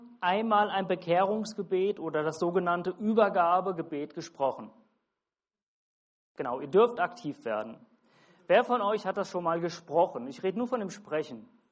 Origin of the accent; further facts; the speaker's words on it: Hesse, Germany; accent: Hessian dialect; Oder ich bin Hesse und ich habe Dialekt